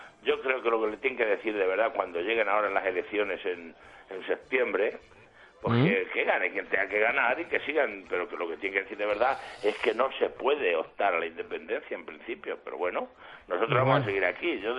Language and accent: Spanish; Castilla-La Mancha, Spain; Ah, pues yo soy manchego.